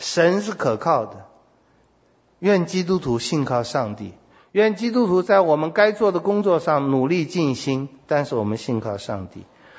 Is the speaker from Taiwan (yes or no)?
no; China; 我们中国人恐怕就上吊自杀嘛，这是最好的办法。